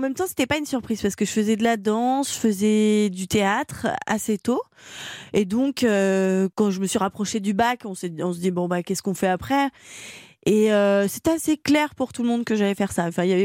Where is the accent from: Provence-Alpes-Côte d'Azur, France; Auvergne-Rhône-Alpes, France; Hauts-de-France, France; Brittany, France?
Auvergne-Rhône-Alpes, France; Lyon; moved away; moi, je suis partie de Lyon pour faire du théâtre.